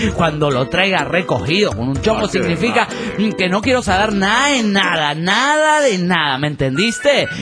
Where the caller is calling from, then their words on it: Delta, Colorado, United States; de Delta, Colorado.